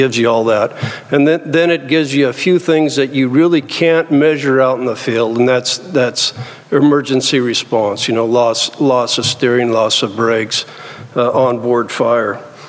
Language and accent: English; Wyoming, United States; You know, I'm from Wyoming, and I used to train colts to lead.